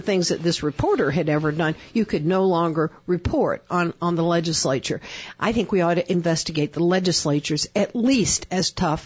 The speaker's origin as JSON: {"language": "English", "region": "the South", "country": "United States", "tie": "born or raised there", "said": "I grew up in the South, you can tell."}